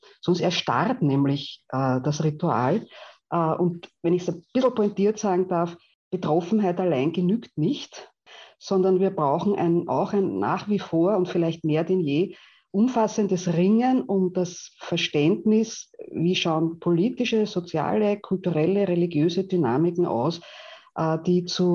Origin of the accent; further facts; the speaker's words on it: Austria; Ich glaube, als Österreicherin ist es auch unabdingbar, die Gedenkkultur zu pflegen.